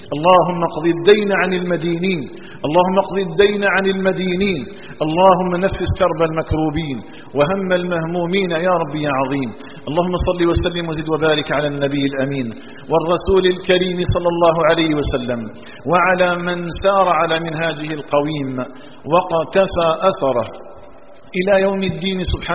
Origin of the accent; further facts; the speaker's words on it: Algeria; اللهم اجعل بلادنا الجزائر آمنة مطمئنة